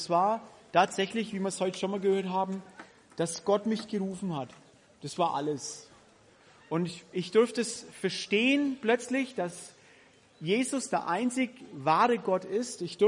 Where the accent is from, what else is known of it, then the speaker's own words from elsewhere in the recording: Kannerscheid, Germany; damals in Kannerscheid, wo ich aufgewachsen bin.